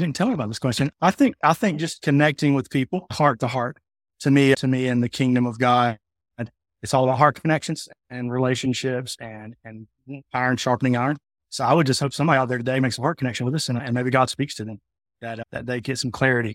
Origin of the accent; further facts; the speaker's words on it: South Carolina, United States; now in Oklahoma, United States; I grew up in South Carolina, pastor's kid, upstate South Carolina, diehard Clemson fan. Here in Oklahoma.